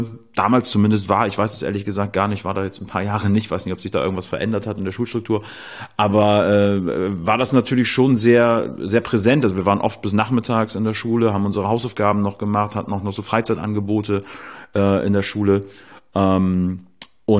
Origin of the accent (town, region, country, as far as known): Bremen, Germany; born or raised there; also born or lived in Kassel